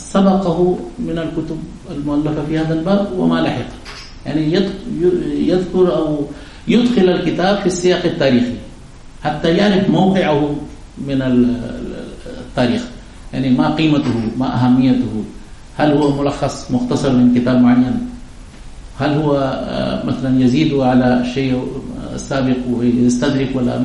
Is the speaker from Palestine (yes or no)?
no; India; Arabic is a second language; كنت ذكرت لكم عندنا في الهند الهاء تكتب بطريقة عجيبة